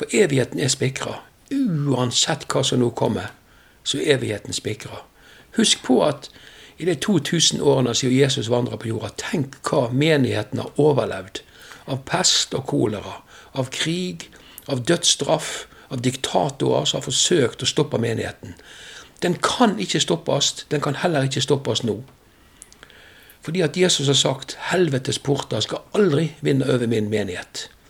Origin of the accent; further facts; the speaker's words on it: Vestland, Norway; Jeg kommer vest for Bergen, derfor jeg havstril.